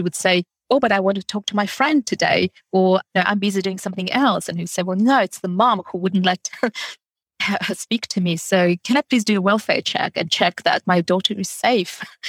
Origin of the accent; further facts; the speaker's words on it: United Kingdom; being recognized as a British person with the rights that I'm entitled